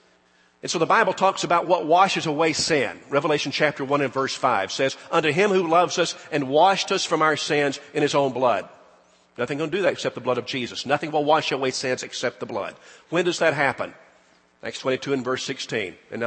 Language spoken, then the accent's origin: English; Alabama, United States; I mean, I have some interest as an American and as an Alabamian, and of course that's true